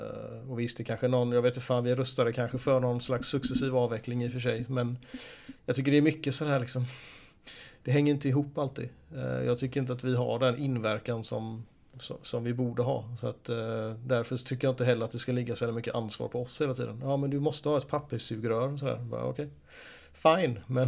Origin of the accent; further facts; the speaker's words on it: Sweden; snälla du, jag är från Sverige liksom.